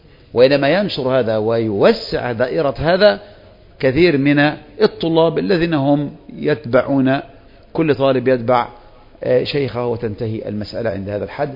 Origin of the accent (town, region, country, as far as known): Egypt